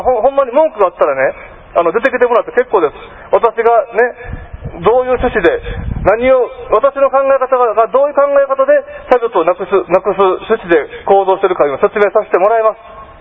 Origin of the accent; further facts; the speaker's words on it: Tohoku, Japan; 私東北の出身なんですが